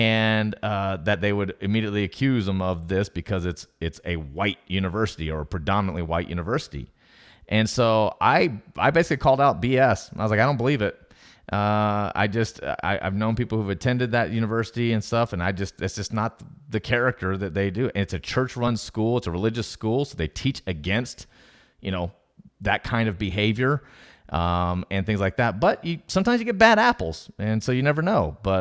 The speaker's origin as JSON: {"language": "English", "region": "Tennessee", "country": "United States", "tie": "born or raised there", "also_born_or_lived": "Clearwater, Florida", "said": "I grew up in Tennessee."}